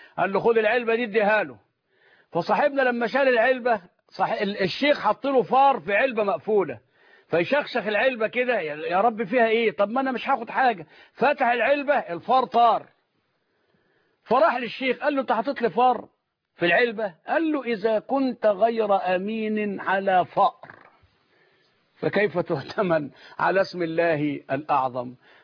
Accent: Dakahlia, Egypt; أنا ما زلت أذكر في قريتنا 100 عنتر ولا يفصلها عن المنصورة إلا نهر النيل، وإحنا تلامذة صغيرين

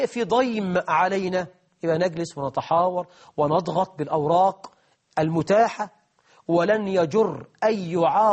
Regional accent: Egypt; هو أنا مش من مصر ولا إيه؟

